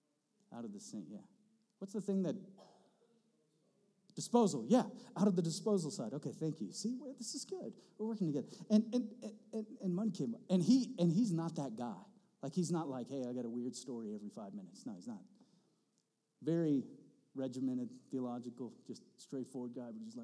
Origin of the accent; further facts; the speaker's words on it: United States; As a husband, as a father, as an American, I find myself sometimes consumed with next March and March 2025 bread.